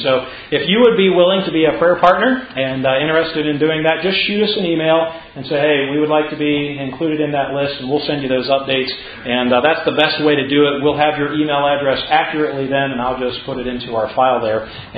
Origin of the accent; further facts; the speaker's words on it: Pennsylvania, United States; but we are from Pennsylvania, and we appreciate the opportunity that we've had to be able to be at Tri-State and now to be able to be here at Pine Island.